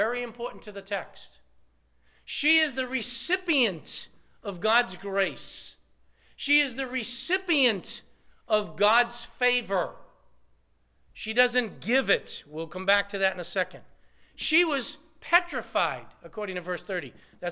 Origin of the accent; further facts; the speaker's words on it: Lawrence, Massachusetts, United States; I grew up in Lawrence, Massachusetts, right here. I grew up Roman Catholic.